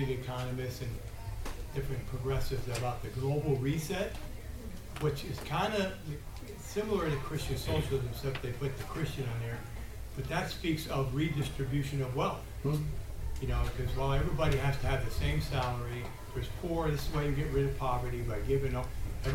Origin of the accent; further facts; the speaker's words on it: New Jersey, United States; I was from New Jersey, used to hear that stuff all the time.